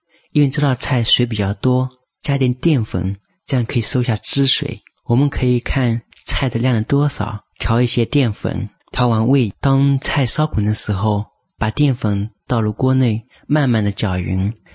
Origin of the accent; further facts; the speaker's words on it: China; 对，就像我们中国人吃的豌豆。